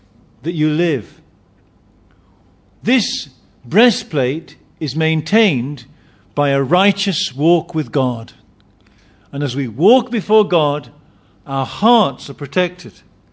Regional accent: United Kingdom; I know in Chinese culture, people are very private people, just the same as in British culture. We're very private people. I remember once sitting on a train in Britain.

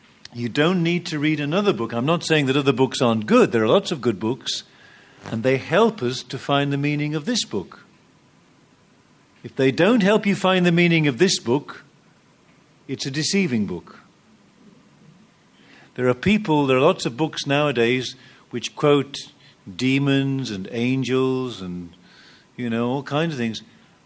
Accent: United Kingdom; Now, I'm British, as you may know.

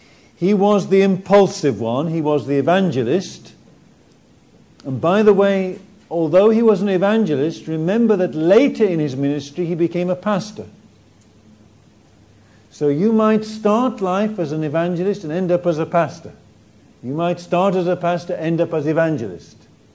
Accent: England, United Kingdom; I say, oh, hello … I come from England.

